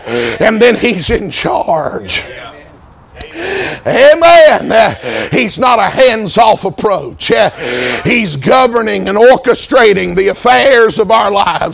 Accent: the South, United States; I grew up down there in the South, they used to have a little expression, always enjoyed.

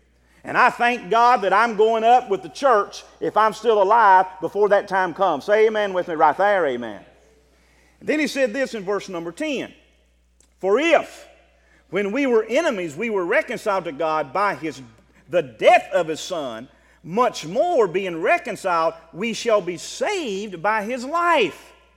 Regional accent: the South, United States; accent: southern; That's my southern accent.

